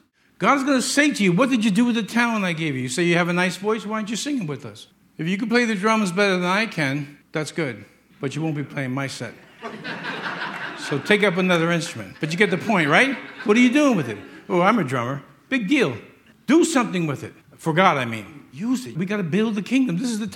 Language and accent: English; United States; I'm an American, and I'm a Christian, and I know my history, and I know my Bible.